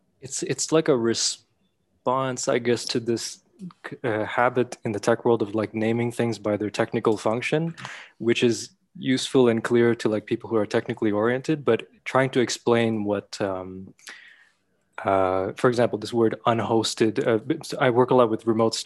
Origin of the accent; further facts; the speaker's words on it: Canada; now in Brazil; I am in Brazil right now, but I'm actually Canadian. So technically my home base is in Montreal, but I've been traveling a lot last few years. So I've been out of the country.